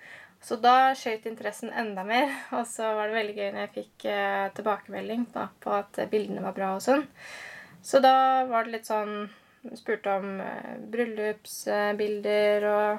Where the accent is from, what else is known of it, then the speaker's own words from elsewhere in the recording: Skien, Vestfold og Telemark, Norway; now in Hallingdal, Norway; Jeg egentlig fra Skien.